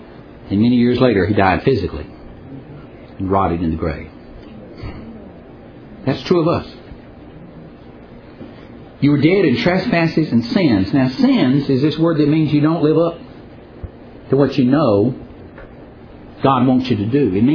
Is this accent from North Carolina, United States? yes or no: no; Louisiana, United States; Well, it's based on a true story out of Louisiana. That's my home state. I don't know that I'm necessarily proud of that.